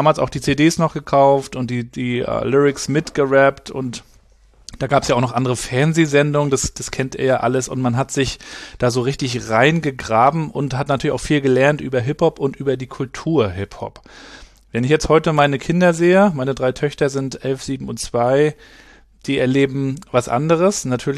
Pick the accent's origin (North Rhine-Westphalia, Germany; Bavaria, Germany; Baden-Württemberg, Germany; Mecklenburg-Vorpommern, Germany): Mecklenburg-Vorpommern, Germany; Rostock; born or raised there